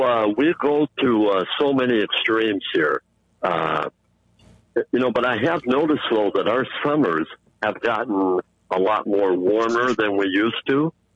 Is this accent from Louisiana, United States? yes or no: no; Minnesota, United States; I'm not originally from North Dakota here. I'm originally from, you know, from Minnesota, but I'm very much familiar with North Dakota here, you know, because I lived here